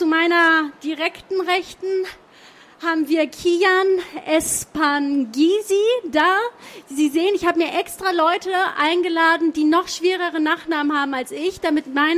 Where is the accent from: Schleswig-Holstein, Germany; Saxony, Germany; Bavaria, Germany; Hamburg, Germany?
Hamburg, Germany; Ich komme aus Hamburg, ich spreche Hochdeutsch.